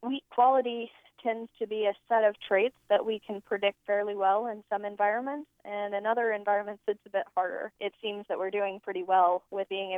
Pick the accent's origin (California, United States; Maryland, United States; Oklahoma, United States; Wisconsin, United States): Oklahoma, United States; I grew up in Oklahoma in a wheat farming community, and my dad has wheat and cattle.